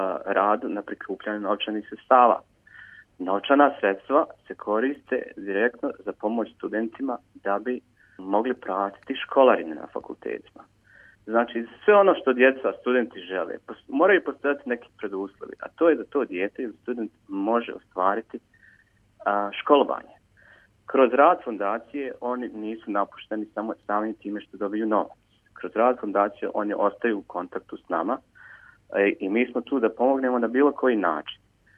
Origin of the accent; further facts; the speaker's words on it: Sarajevo, Federation of Bosnia and Herzegovina, Bosnia & Herzegovina; now in Brisbane, Australia; moje putovanje u Australiji je počelo 2005. godine kad sam došao iz Sarajeva.